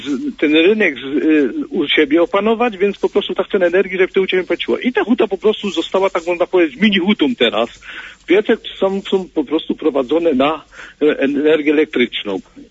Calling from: Mikołów, Silesian Voivodeship, Poland; Ja dzwonię do audycji, jestem z Mikołowa, z Górnego Śląska

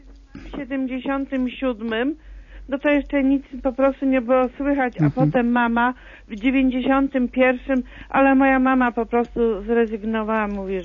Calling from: Poznań, Greater Poland Voivodeship, Poland; also born or lived in Germany; z Poznania.

